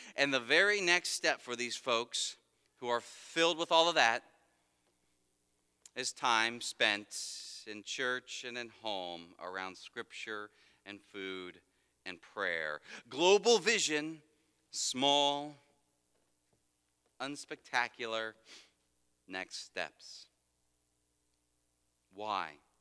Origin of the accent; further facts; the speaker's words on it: Cincinnati, Ohio, United States; attended a week-long summer day camp at, as it was called, at College Hill Presbyterian Church in my hometown of Cincinnati, Ohio.